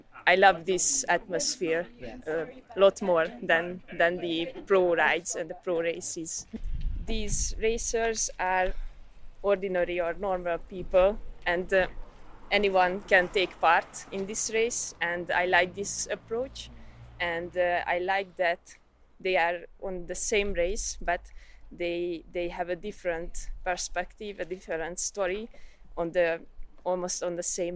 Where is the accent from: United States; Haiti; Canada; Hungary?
Hungary; I am from Hungary